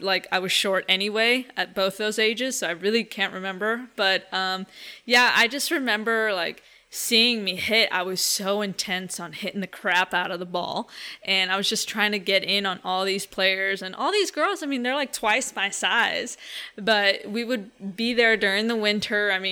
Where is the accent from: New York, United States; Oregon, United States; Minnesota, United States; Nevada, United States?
New York, United States; New York City; I grew up in 207th and Broadway, Joe. So, I grew up playing in Inwood.